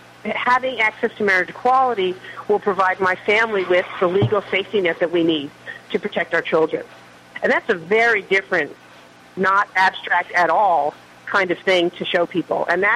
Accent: Queens, New York, United States; born there; I was born in Queens, and I no matter where I go, I've traveled all over this country and all over the world, but in my heart, I'm a New Yorker

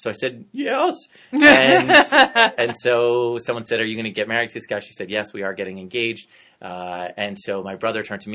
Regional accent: New Jersey, United States; So, I mean, I grew up in New Jersey

